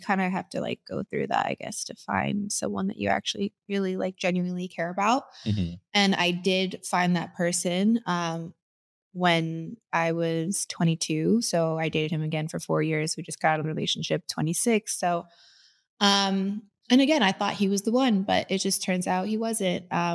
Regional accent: New Jersey, United States; I'm from New Jersey.

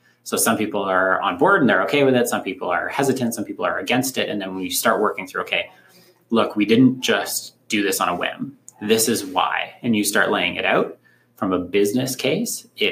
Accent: Montreal, Quebec, Canada; moved away as an adult; now in Waterloo, Canada; I grew up in Montreal and then came to Waterloo for mechanical engineering.

